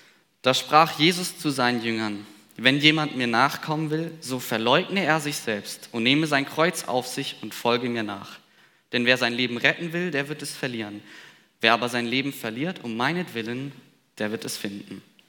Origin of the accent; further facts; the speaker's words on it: Villingen-Schwenningen, Baden-Württemberg, Germany; Eigentlich komme ich aus dem Schwarzwald, aus Villingen-Schwenningen. Ich weiß nicht, wem das was sagt, das ist zwischen Freiburg und Stuttgart.